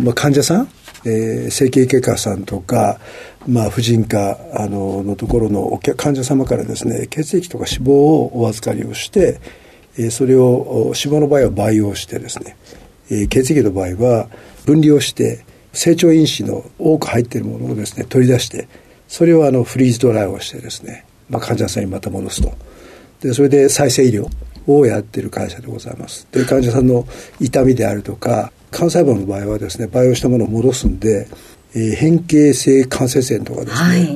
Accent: Ishikawa, Japan; 石川県です。

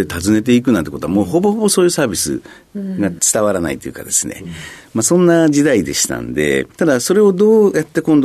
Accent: Ishikawa, Japan; 石川県の出身です。

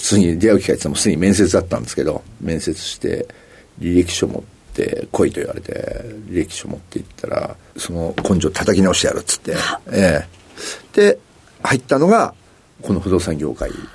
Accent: Hachioji, Tokyo, Japan; 東京都の八王子市になります。

